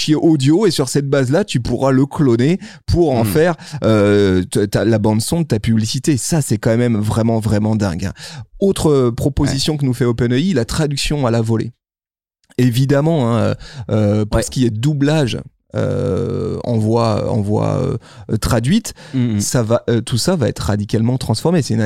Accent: Auvergne-Rhône-Alpes, France; accent: Savoyard; tu te retrouves avec mon bel accent savoyard en anglais.

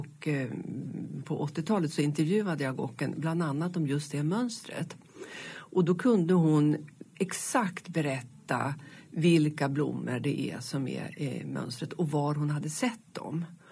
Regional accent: Frösön, Jämtland County, Sweden; Jag är själv uppvuxen på Frösön i Jämtland.

